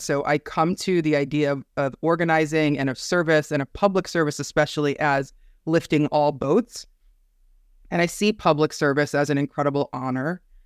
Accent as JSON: {"language": "English", "town": "New Haven", "region": "Connecticut", "country": "United States", "tie": "born or raised there", "also_born_or_lived": "Hamden", "said": "Like maybe there was a culture here that was different than I had experienced before growing up in New Haven and Hamden."}